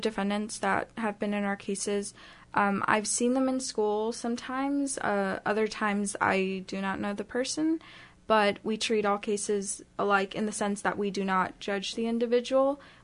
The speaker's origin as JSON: {"language": "English", "town": "Stockton", "region": "California", "country": "United States", "moved": "yes", "lives_now": "Kodiak, United States", "said": "We're from Stockton, California."}